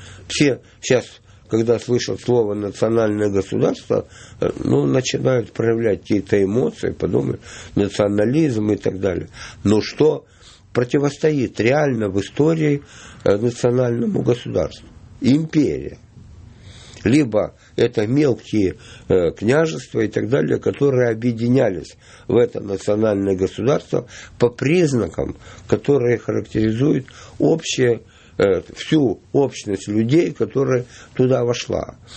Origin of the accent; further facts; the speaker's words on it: Odesa, Odesa Oblast, Ukraine; У меня на родине, в Одессе, были разговоры, что могут начать говорить.